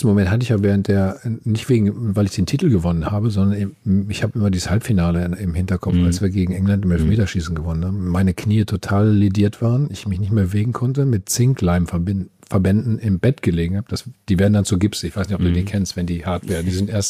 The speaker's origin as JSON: {"language": "German", "town": "Bielefeld", "region": "North Rhine-Westphalia", "country": "Germany", "tie": "born or raised there", "said": "Wir machen das hier in meiner alten Heimat. Ja, Bielefeld ist ja auch bekannt dafür, Textilfirma."}